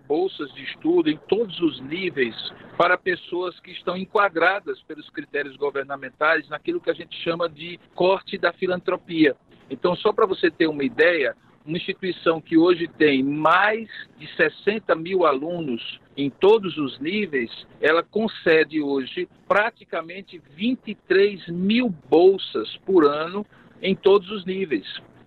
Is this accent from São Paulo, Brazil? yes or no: no; Paraíba, Brazil; alcançavam os rincões da minha Paraíba, de onde eu vim